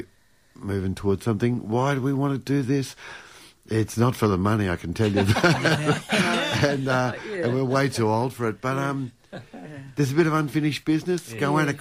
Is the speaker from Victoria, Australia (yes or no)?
yes; Victoria, Australia; I live in southwest Victoria, which is where I grew up pretty much. And we're my Irish ancestors